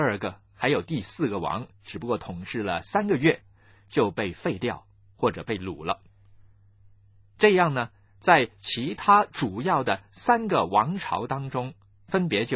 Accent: China; 就像我们中国人很喜欢写诗，用这种题材呢来呢表达更丰富的内心的深情一样。

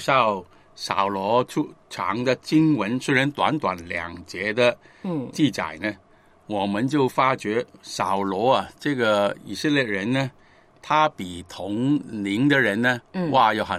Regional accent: Guangdong, China; 我是广东人，所以呢北方怎么样用不同的说话来表达我就不太清楚

